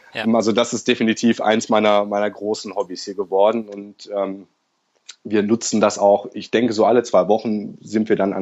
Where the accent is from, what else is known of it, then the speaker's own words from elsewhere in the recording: Germany; accent: German; now in Australia; Aber nee, abgelegt habe ich den, glaube ich, nicht, meinen deutschen Akzent.